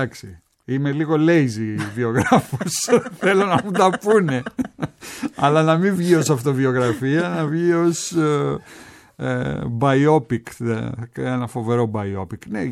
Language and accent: Greek; Athens, Attica, Greece; also born or lived in Crete; Φυσικά ούτε ως υπηρώτης, επειδή η θετή μου γονείς ήταν υπηρωτικής καταγωγής, και φυσικά ούτε ως Αθηναίος γενικός, επειδή έζησα όλη μου τη ζωή στην Αθήνα. Προσδιορίζομαι ως Κυψελιώτης.